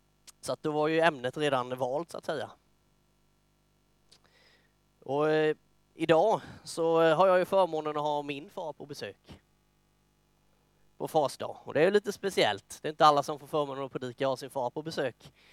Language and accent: Swedish; Myresjö, Jönköping County, Sweden; vi åkte ofta ut på grusvägarna utifrån utanför Myresjö där jag växte upp